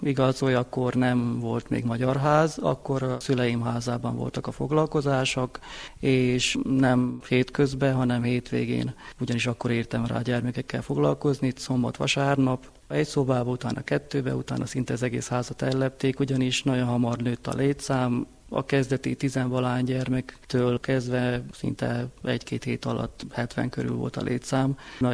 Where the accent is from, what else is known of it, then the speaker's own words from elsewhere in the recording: Pusztina, Bacău County, Romania; itt születtem Pusztinán, jelenleg itt vagyok magyar tanár, miután Magyarországon, Debrecenben szereztem történelem tanári diplomát